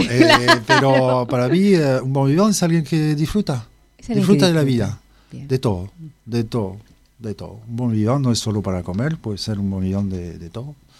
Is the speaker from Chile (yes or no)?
no; Bordeaux, Nouvelle-Aquitaine, France; Spanish is a second language; entonces sí, soy bordelés, francés